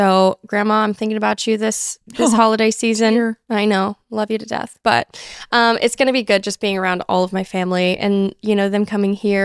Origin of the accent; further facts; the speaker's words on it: the South, United States; born there; Girl, I was born like in the South.